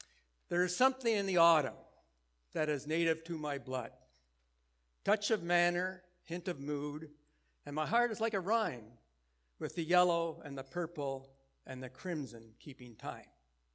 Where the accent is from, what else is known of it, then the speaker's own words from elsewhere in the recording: Ottawa, Ontario, Canada; I was raised in the Glebe in Ottawa.